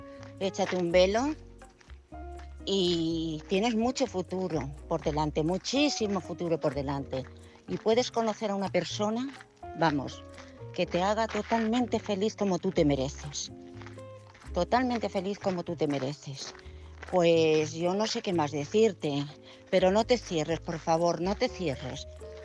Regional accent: Madrid, Community of Madrid, Spain; de Madrid.

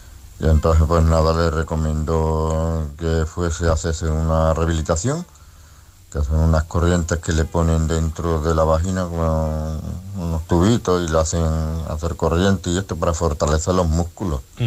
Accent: Balearic Islands, Spain; de Mallorca.

